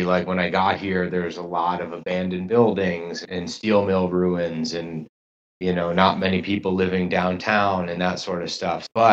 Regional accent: New England, United States; grew up and was born and raised in New England and had traveled a lot.

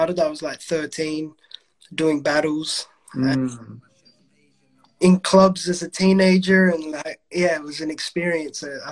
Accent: Adelaide, South Australia, Australia; I'm from Adelaide, South Australia.

